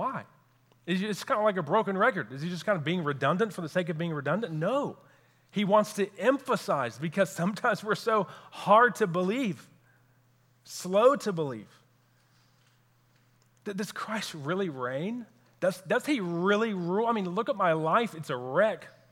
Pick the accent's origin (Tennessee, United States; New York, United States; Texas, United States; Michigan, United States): Texas, United States; now in Louisville, United States; moved to Kentucky to go to seminary to prepare for ministry. And one of the first things that I did, as any Texan would do, was to scope out what the best Mexican restaurant was.